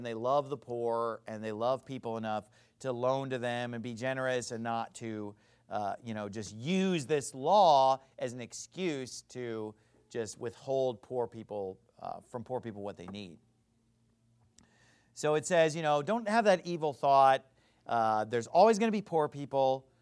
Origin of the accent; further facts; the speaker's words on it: United States; I mean, when I, as an American in 2023, hear slavery